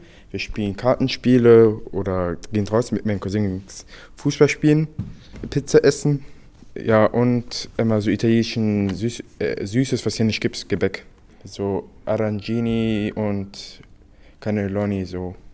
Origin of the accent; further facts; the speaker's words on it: Duisburg, North Rhine-Westphalia, Germany; born there; Deutschland, Duisburg-Hofeld.